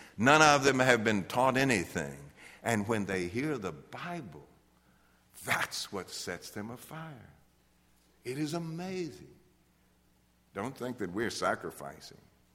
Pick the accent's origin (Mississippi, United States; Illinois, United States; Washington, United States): Mississippi, United States; I'm from Mississippi. You're from South Carolina.